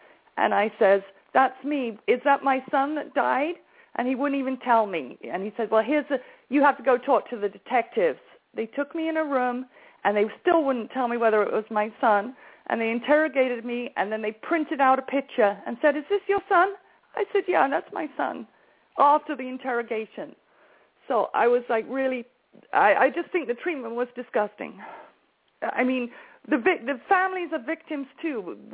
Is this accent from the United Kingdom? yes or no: yes; England, United Kingdom; now in United States; I grew up in England, so the police are different over there.